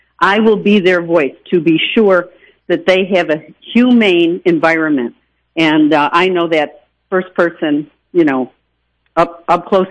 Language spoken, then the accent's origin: English; New York, United States; I'm from Western New York.